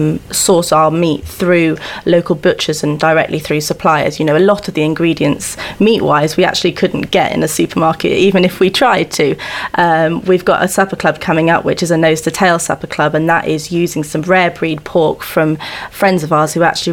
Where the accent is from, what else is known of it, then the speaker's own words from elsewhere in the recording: Italy; Grew up just outside of Leith Hill, and I grew up actually in Italy, so I've got more of a kind of global background